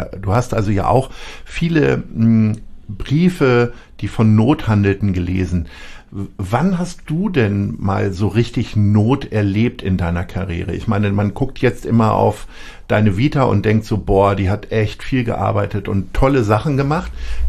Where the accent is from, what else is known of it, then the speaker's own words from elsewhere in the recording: Lower Saxony, Germany; Ja, ich komme aus Niedersachsen